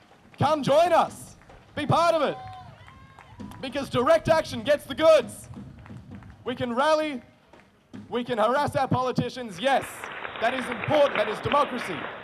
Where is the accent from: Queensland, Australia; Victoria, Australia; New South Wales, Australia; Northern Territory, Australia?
New South Wales, Australia; Newcastle; as a Newcastle boy. I've grown up watching that dispassionate death in coal, leaving my hometown a dozen times a day.